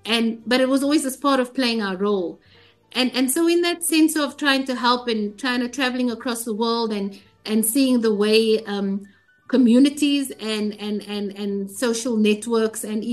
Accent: South Africa; as a South African, we grew up during apartheid.

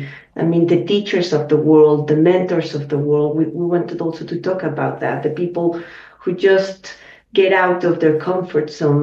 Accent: Guanajuato, Mexico; Well, I'm from Guanajuato

